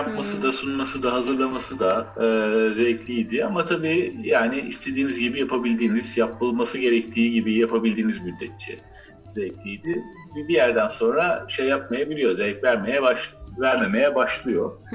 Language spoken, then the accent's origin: Turkish; İzmir, Turkey; İzmir'de doğdum, büyüdüm.